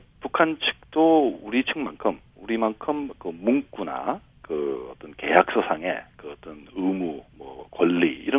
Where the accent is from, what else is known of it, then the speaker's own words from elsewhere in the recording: South Korea; 저도 이제 결국 한국 사람으로서